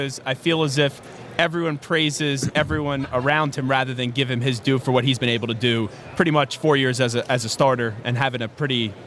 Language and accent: English; New York, United States; probably the four most popular non-giant jerseys growing up on Long Island that people would wear